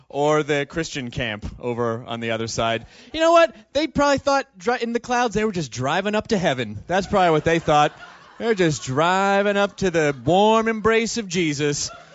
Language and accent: English; Memphis, Tennessee, United States; I'm from Memphis, Tennessee. Shit, yeah, yeehaw.